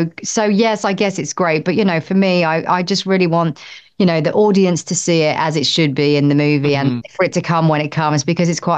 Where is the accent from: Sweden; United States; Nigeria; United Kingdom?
United Kingdom; I'm British.